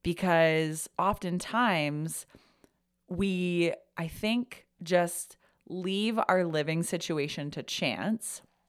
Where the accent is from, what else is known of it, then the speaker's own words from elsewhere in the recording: Kitchener, Ontario, Canada; moved away as an adult; now in Toronto, Canada; We were born in a town about an hour outside of Toronto. I was from Kitchener.